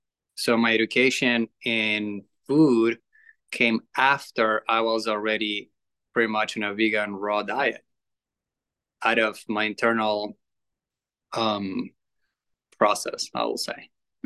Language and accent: English; Argentina; English is a second language; I'm from Argentina, and I grew up eating red meat twice a day, every day. Okay, we have in Argentina more cows than people.